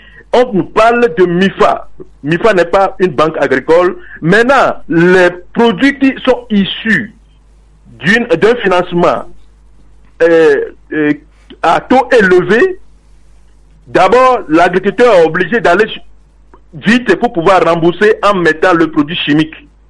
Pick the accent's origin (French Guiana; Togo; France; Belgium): Togo; nous sommes Togolais